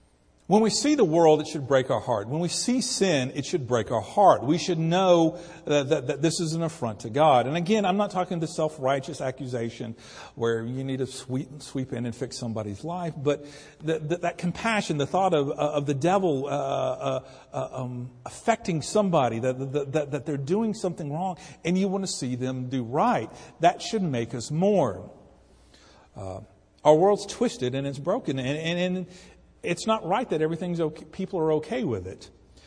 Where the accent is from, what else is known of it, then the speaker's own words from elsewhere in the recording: United States; You know, I'm an American. I'm here in this nation. This is my nation.